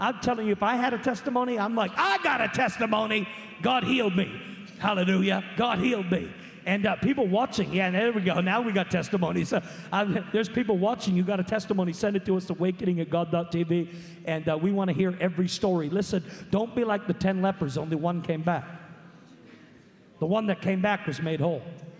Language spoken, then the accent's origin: English; Alberton, Gauteng, South Africa; I am from Johannesburg, Alberton, in South Africa.